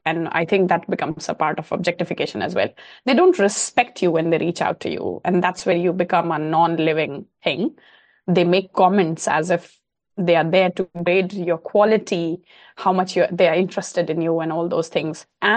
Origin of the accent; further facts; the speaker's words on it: India; I grew up in India in a very small town where everyone knows everyone